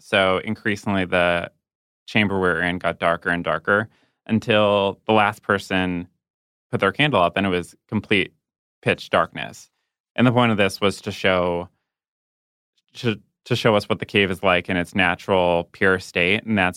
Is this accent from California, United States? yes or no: no; Chicago, Illinois, United States; So I went … I'm from Chicago, and I guess I would probably say Silence of the Lambs.